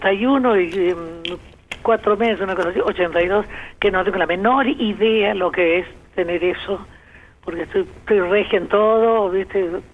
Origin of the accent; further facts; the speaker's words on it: Buenos Aires, Argentina; No, en Buenos Aires, allí por Ayacucho y Arenales.